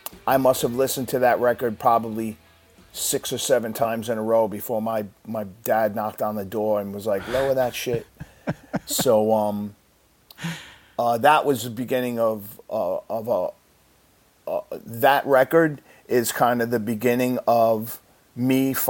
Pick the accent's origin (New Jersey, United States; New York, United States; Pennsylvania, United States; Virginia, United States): New York, United States; Deer Park; Where I grew up in Long Island, New York, a little town called Deer Park